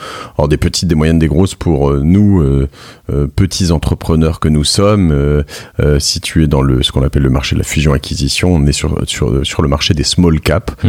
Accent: Paris, Île-de-France, France; Je suis parisien, j'habite à Paris, je vis dans le 17e et je travaille dans le 17e.

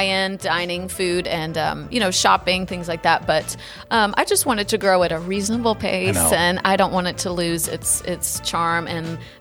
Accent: Nashville, Tennessee, United States; also born or lived in Alabama; Well, I was born in Alabama. My dad was in the military, but Nashville was always home because my grandparents lived in Clarksville.

